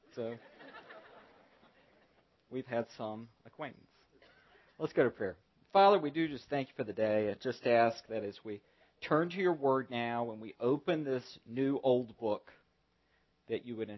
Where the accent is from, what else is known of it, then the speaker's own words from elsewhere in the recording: Bible Belt, United States; And I know I grew up in the Bible Belt.